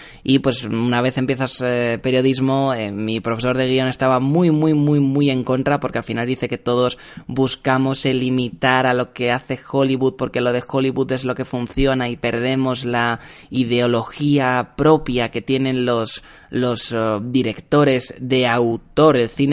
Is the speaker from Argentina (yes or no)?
no; Community of Madrid, Spain; Igual que soy madrileño a pesar de que soy español y esa clase de cosas.